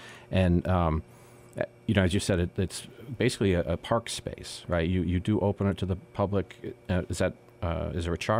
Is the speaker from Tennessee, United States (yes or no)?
no; Lenox, Massachusetts, United States; my personal connection with it is I grew up in Lenox.